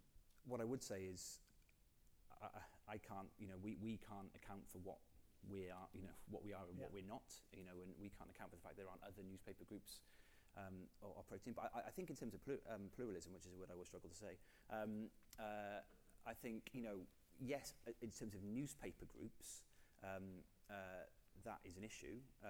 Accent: Wales, United Kingdom; for me as a Welshman

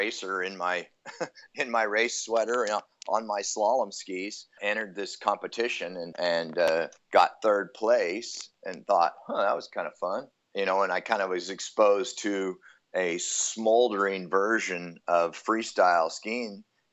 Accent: South Lake Tahoe, California, United States; I could train moguls because I grew up in South Shore. I raced for Heavenly when I was a kid, but I skied Kirkwood.

